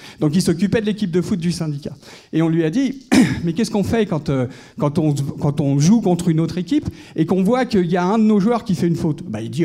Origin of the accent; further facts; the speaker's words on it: France; Donc, en tant que Français, on est quand même aussi intéressé par la question.